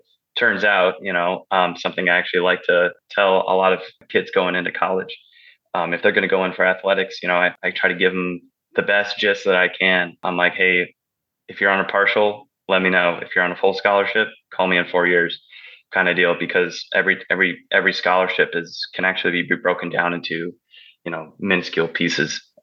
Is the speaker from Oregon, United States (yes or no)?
yes; Oregon, United States; also born or lived in Baton Rouge, Louisiana; My story is I grew up and I was raised in the Northwest, the Pacific rainforest in Oregon. And then I was educated in the swamps of Louisiana over there in Baton Rouge